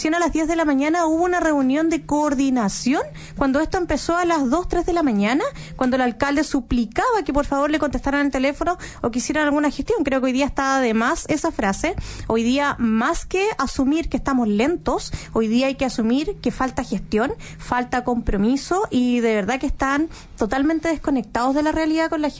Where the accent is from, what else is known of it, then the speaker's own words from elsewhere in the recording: Chile; tontos no somos los chilenos.